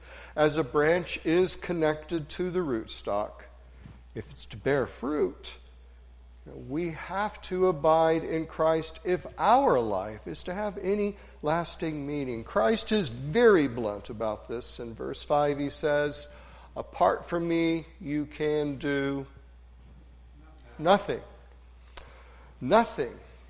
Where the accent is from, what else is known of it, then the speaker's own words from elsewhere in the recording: Missouri, United States; a Missourian, my home state, I might add